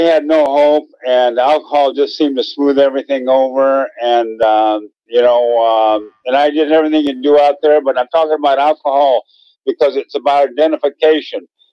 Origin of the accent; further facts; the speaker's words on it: Santa Monica, California, United States; I was born in Santa Monica in 1948. Joe Louis was still heavyweight champion. That sort of dates me. And, my mom raised me and my sister on a waitress's salary. And we lived in Santa Monica on Pine Street.